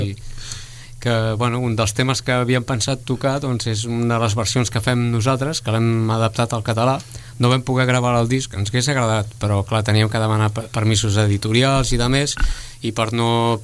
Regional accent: Granollers, Catalonia, Spain; Bueno, som de Granollers

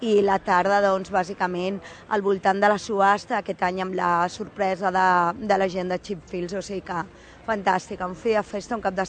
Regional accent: Barcelona, Catalonia, Spain; També és que jo soc de Sants, amb la qual sí que fa anys que vinc

